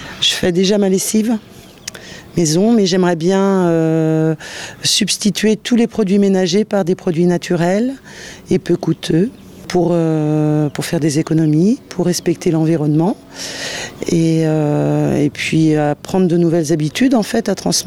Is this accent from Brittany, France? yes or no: yes; Locmariaquer, Brittany, France; de Locmariaker, maman de deux enfants.